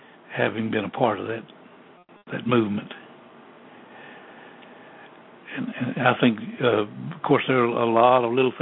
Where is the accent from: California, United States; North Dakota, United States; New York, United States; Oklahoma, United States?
Oklahoma, United States; Wright City; living in my hometown of Wright City, and myself would be able